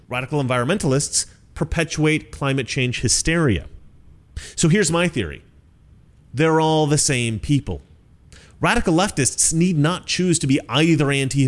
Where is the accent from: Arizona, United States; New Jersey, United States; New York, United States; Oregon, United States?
Oregon, United States; I grew up in Oregon. I heard about arsonists from time to time, but it was very rare.